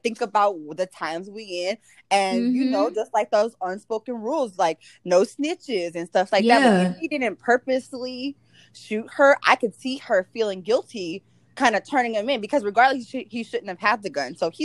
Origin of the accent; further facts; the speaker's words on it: Los Angeles, California, United States; I'm from Los Angeles, South Central. Like, that's where I'm from.